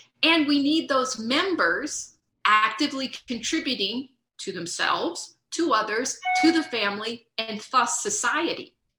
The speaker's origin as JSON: {"language": "English", "region": "Ohio", "country": "United States", "tie": "born or raised there", "said": "I grew up in Ohio."}